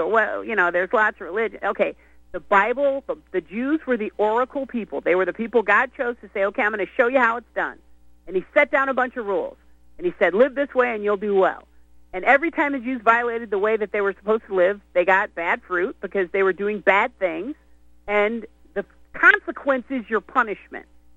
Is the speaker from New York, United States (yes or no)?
no; Beachwood, Ohio, United States; And the funny thing is, I was raised in Beechwood, Ohio, which is like all Jewish. My friend across the street was the Catholic. I was the Black, and my other girlfriend was the WASP.